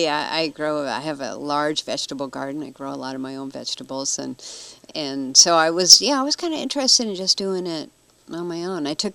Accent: Los Angeles, California, United States; now in Greenwood, United States; I'm from Los Angeles, California.

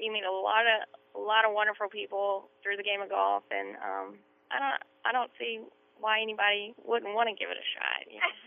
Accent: Georgia, United States; I mean, I'm from Georgia, and last winter it was tough for everybody, but for the South it was pretty tough.

